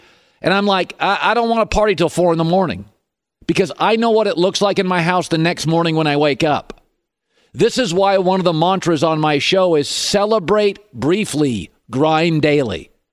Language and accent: English; Seattle, Washington, United States; reminded me so much of my hometown Seattle Seahawks.